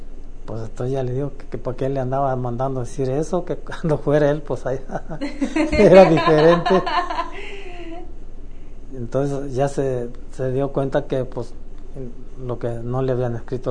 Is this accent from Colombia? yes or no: no; Mexico; soy mexicano igual que ustedes.